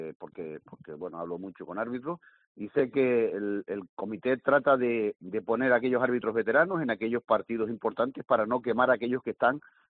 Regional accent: Canary Islands, Spain; soy canario

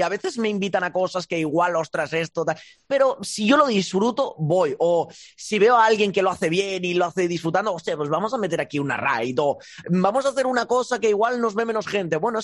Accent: Andorra; a mí verles en Andorra, en mi país y haciendo a veces buena publicidad del país

